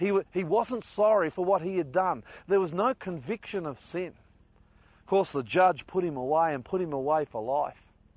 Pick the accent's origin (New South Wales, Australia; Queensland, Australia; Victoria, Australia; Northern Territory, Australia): Queensland, Australia; I'm a boy from Queensland. I had never seen snow.